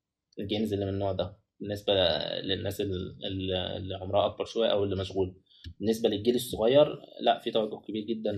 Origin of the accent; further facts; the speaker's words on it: Egypt; بص احنا عندنا في مصر مواهب كتير جدا في الاوبريشنز